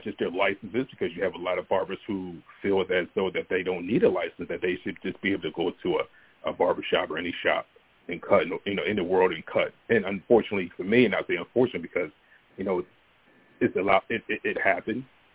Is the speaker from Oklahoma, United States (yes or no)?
no; Pennsauken, New Jersey, United States; I grew up really in Pennsauken, New Jersey. That's where I started.